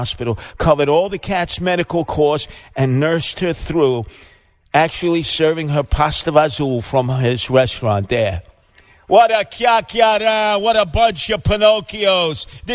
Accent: New York City, New York, United States; one of the most honest, generous, and thoughtful people that I grew up with there on Arthur Avenue.

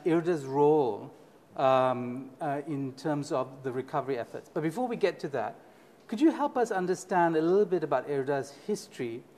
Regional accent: Johor, Malaysia; Johor is a very important state. It's, in fact, my home state.

